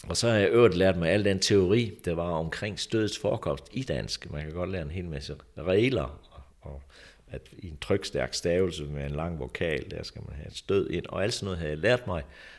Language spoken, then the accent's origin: Danish; South Jutland, Denmark; accent: South Jutlandic; Jeg snakkede jo sønderjysk som barn.